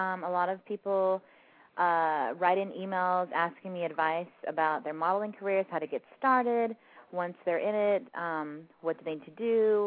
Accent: Texas, United States; Like, I know I'm originally from South Texas

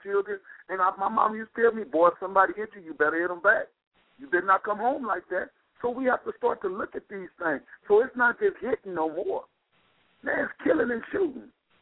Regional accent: United States; growing up in America, we felt, and we always know that we the superpower.

